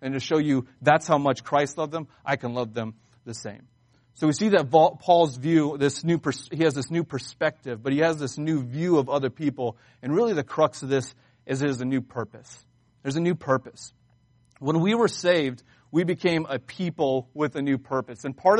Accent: United States; born there; I was born in America, a free country.

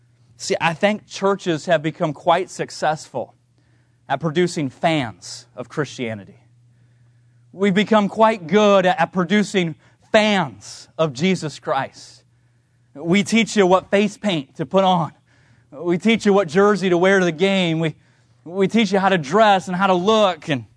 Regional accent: Lancaster, California, United States; I mentioned in the Sunday school hour that I grew up in Lancaster, California. My dad moved our family there when I was just 5 years old.

